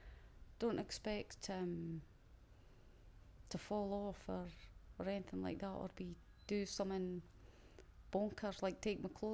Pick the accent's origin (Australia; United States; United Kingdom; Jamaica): United Kingdom; Dundee, Scotland; I'm 45 and I come from Dundee in Scotland.